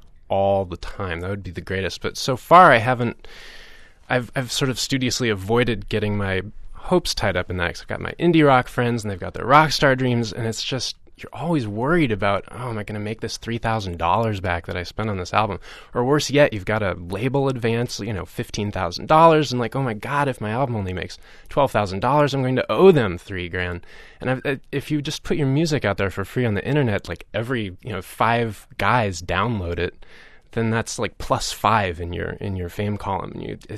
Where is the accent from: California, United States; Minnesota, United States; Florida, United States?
California, United States; Berkeley; I grew up in Berkeley, so I occasionally can't help myself and make protest songs.